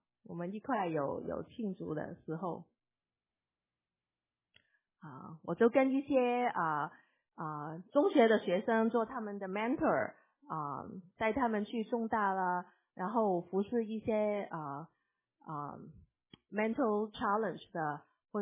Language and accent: Chinese; United States; also born or lived in Hong Kong; 我是指香港出生，美国长大